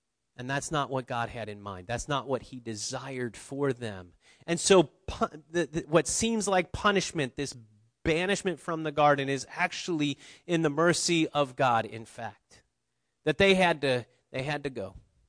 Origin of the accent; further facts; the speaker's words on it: Midwest, United States; I grew up in the Midwest where we had fruit trees.